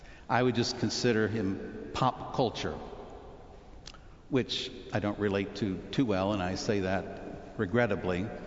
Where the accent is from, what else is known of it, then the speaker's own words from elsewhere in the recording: Texas, United States; So I said, well, I'm from Texas.